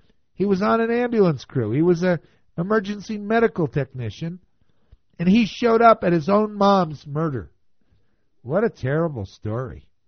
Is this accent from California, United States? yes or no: no; New Jersey, United States; I grew up in New Jersey.